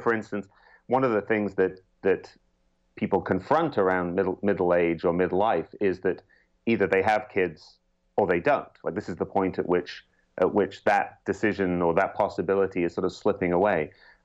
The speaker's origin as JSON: {"language": "English", "country": "United Kingdom", "said": "I'm British, so maybe it's not surprising that for me the primary image of this is teeth"}